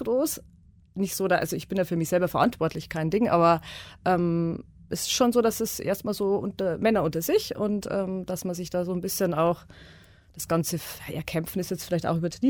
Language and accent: German; Bavaria, Germany; now in Dortmund, Germany; Genau, ich bin aus Bayern.